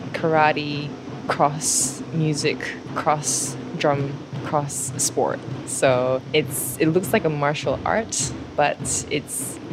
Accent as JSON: {"language": "English", "town": "Melbourne", "region": "Victoria", "country": "Australia", "tie": "born or raised there", "also_born_or_lived": "San Francisco, United States", "lives_now": "Japan", "said": "I was born in San Francisco, USA, raised in Australia, Melbourne."}